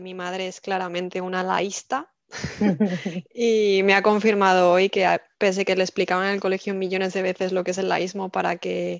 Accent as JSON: {"language": "Spanish", "town": "Madrid", "region": "Community of Madrid", "country": "Spain", "tie": "born or raised there", "said": "yo nací y viví siempre en Santa Eugenia, que es uno de los barrios que componen el distrito de Villa de Vallecas. Y siempre he vivido en esa zona, así que mi acento no es típico de Vallecas, pero algunas veces me sale alguna expresión vallecana."}